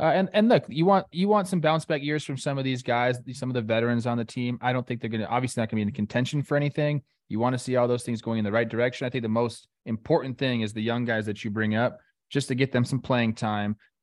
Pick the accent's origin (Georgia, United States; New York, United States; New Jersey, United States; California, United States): California, United States; Los Angeles; first one I say was just recently when I got to watch my friend win a Super Bowl at his home stadium in my hometown.